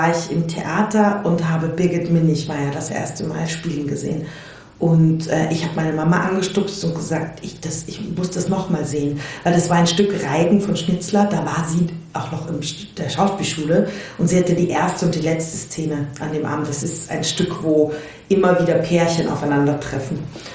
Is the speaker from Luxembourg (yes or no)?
no; England, United Kingdom; also born or lived in Belgrade, Serbia; Und ich bin in Belgrad und England aufgewachsen und als wir nach England kamen, da war ich so 4